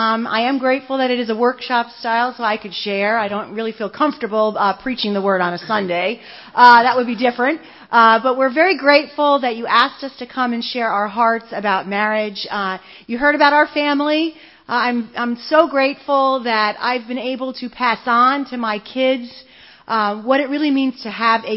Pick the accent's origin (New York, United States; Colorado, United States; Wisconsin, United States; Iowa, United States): New York, United States; if we said things too fast, we are from New York